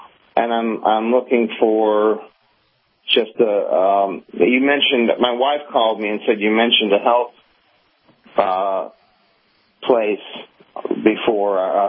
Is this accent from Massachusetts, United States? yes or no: yes; Boston, Massachusetts, United States; now in Virginia, United States; Well, I'm actually from Boston